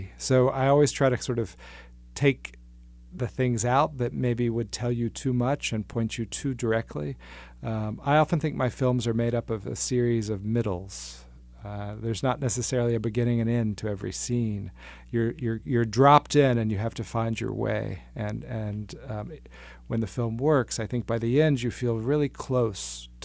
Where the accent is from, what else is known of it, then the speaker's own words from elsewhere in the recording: Memphis, Tennessee, United States; having grown up in the South. I grew up in Memphis, Tennessee